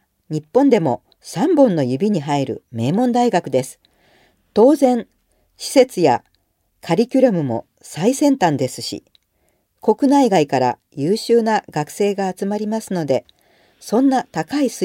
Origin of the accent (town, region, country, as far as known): Hungary; Japanese is a second language